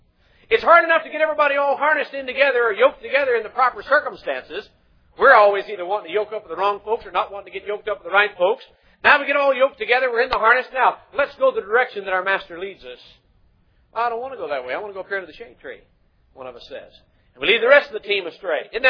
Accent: Kentucky, United States; I was raised in Kentucky. There are a lot of horses in Kentucky.

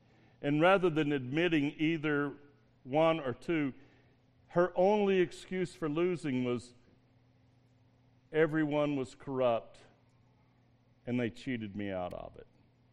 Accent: North Carolina, United States; My hometown up there in the mountains of North Carolina, there was this lady who ran for political office.

